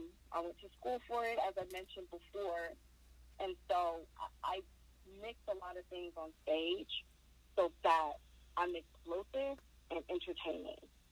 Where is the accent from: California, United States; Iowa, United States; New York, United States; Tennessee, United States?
California, United States; Los Angeles; I'm from South Central LA. There's this beautiful polish and glam about South Central LA that I love, but it's very rough and tough, but also sparkly.